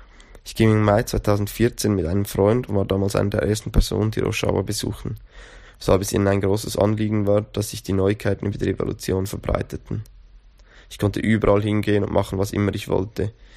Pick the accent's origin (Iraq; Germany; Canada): Iraq; now in London, United Kingdom; ursprünglich Kurde aus dem Irak. Ich bin Teil des Kurdistan Anarchist Forum und verschiedener anarchistischen Vereinigungen in London.